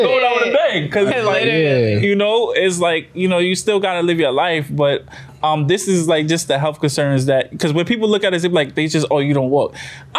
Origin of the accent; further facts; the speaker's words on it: Jamaica; So I hate hospitals, one, because you said I'm Jamaican. That's why I think natural remedy.